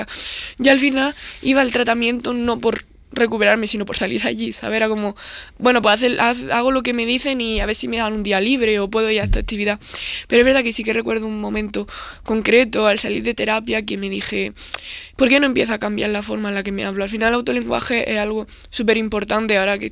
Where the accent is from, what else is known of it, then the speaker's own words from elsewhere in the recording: Armilla, Andalusia, Spain; soy de Armilla, en un pueblo, bueno, ciudad ya de Granada.